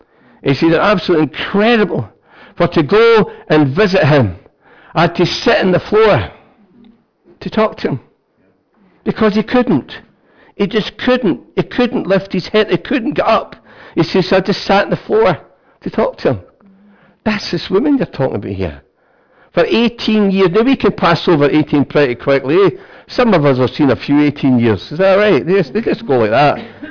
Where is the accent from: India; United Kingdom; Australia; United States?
United Kingdom; Scotland; Not because I'm a Scotsman.